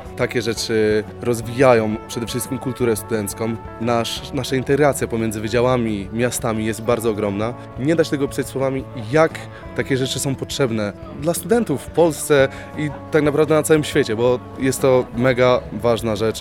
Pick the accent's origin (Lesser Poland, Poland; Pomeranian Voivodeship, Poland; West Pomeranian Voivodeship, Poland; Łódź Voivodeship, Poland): Lesser Poland, Poland; Kraków; Jesteśmy z Krakowa